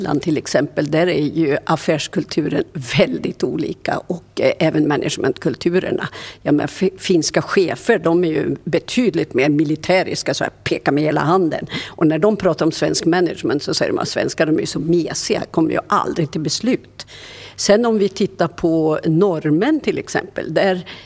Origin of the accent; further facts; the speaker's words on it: Mauritius; jag har haft förmånen att få växa upp utomlands. Min far var meteorolog, och när jag var 5 år gammal så fick han arbete på Mauritius, det ö-indiska oceanen